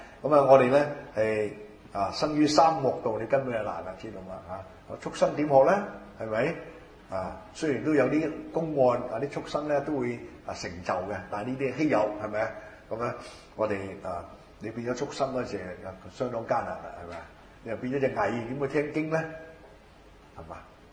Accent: China; 我識睇中文，我係中國人

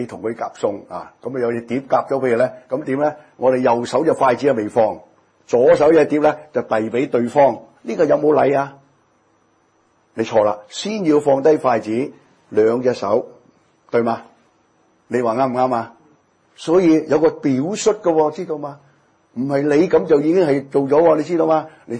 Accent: Hong Kong; 我哋香港人叫做你要執生啦

